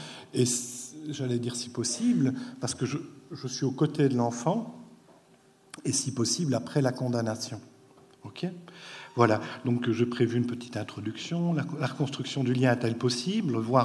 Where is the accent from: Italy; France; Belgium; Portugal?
Belgium; je suis psychologue de formation. Et comme vous devez sans doute l'entendre à mon accent, je viens de Belgique.